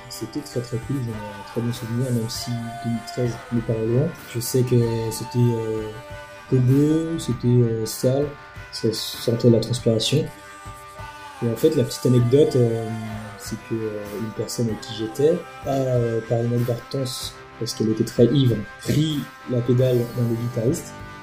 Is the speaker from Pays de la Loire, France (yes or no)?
yes; Nantes, Pays de la Loire, France; je suis né à Nantes. Toute ma famille est à Nantes. Quand je dis famille, c'est surtout les amis, parce que ma famille est un peu en dehors de Nantes. Mais j'ai grandi à Nantes et j'ai dû quitter Nantes